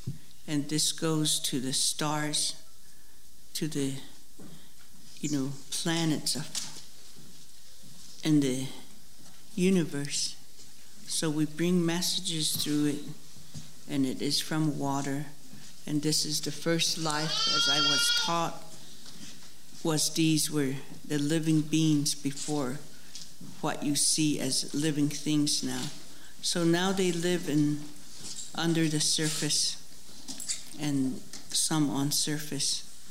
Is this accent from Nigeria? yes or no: no; Southwest, United States; I'm from the Southwest, and their water is very scarce.